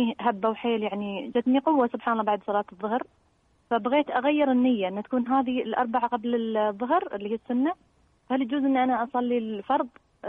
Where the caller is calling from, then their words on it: Ajman, United Arab Emirates; من عجمان.